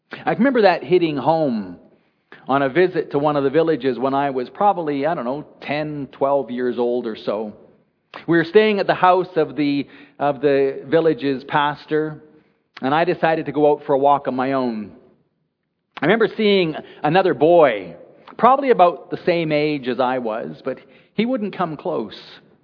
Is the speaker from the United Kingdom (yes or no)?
no; Prince Rupert, British Columbia, Canada; I have other memories from when I was growing up in Prince Rupert.